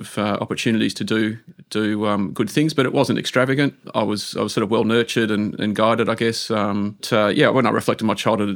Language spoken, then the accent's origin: English; Mount Waverley, Victoria, Australia; So I was raised in Mount Waverley, so one of three boys, middle child. So Mount Waverley was a very sort of middle-class suburb.